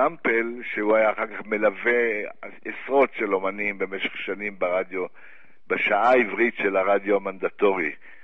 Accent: Jerusalem, Jerusalem District, Israel; born there; אני נולדתי בירושלים.

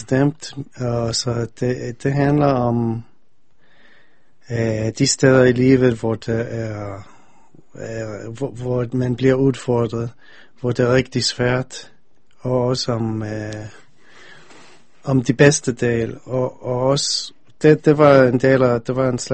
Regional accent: United States; now in Denmark; da jeg voksede op i USA, så vi havde altid familie i Israel

